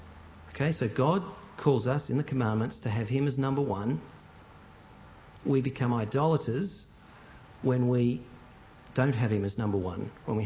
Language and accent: English; Geelong, Victoria, Australia; I grew up in Geelong